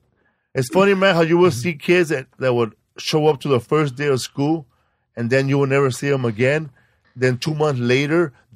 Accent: Los Angeles, California, United States; because I grew up in Pico Aliso.

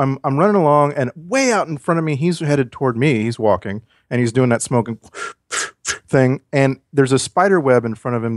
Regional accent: Texas, United States; Growing up in the Rio Grande Delta, that it was really common to drive around a truck with a thing like that on the back of it

